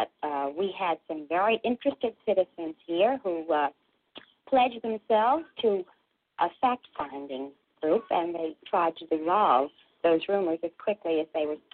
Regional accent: Kentucky, United States; I come from Kentucky.

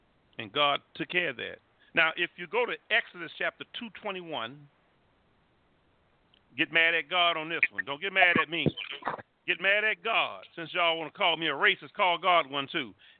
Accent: Alabama, United States; I'm from Alabama. So I don't like Republicans.

